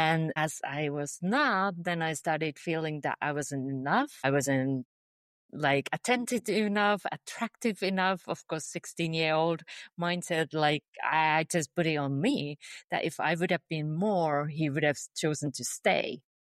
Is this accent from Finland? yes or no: yes; Finland; moved away as an adult; I knew since I was a child growing up in Finland that I will one day move abroad.